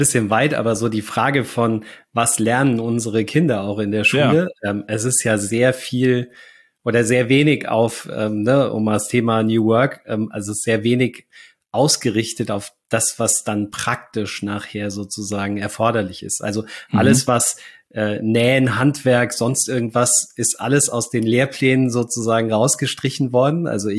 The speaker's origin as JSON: {"language": "German", "region": "Hesse", "country": "Germany", "tie": "born or raised there", "said": "meine Großeltern waren Bauern, mein Vater war Engländer, und groß geworden sind wir in der Nähe von Frankfurt"}